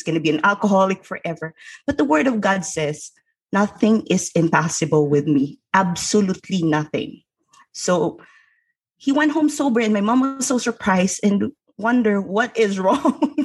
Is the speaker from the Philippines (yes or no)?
yes; Philippines; And growing up in the Philippines, I would remember me and my sister, it was just so difficult